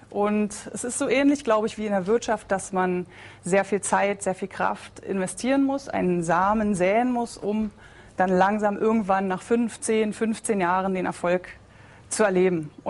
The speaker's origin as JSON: {"language": "German", "region": "Berlin", "country": "Germany", "tie": "born or raised there", "said": "ich bin im Ostteil der Stadt groß geworden. Ich bin also Ostberlinerin"}